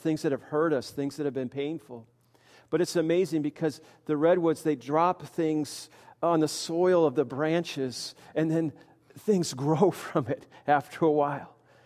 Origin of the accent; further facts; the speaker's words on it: New England, United States; Now, I come from New England